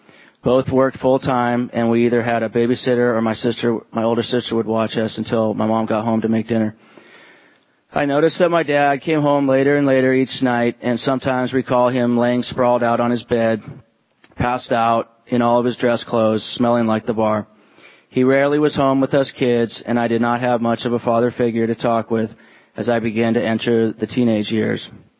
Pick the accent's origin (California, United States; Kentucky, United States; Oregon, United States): Oregon, United States; Tualatin; also born or lived in Eugene; So my younger days, growing up in Tualatin and Eugene, were pretty normal for the most part.